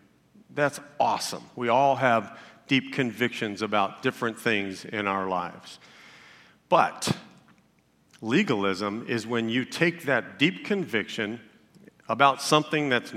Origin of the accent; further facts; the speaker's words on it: Dallas, Texas, United States; I was born and raised in Dallas, Texas. I was 7 years old.